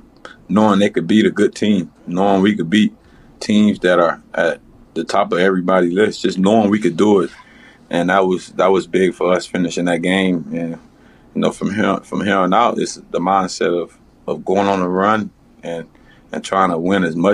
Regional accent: Miami, Florida, United States; I'm from Miami.

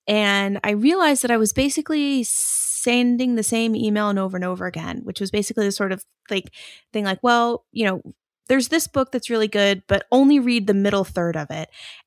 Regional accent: United States; now in Denmark; As you mentioned, I live in Denmark, though you can probably hear I am originally American.

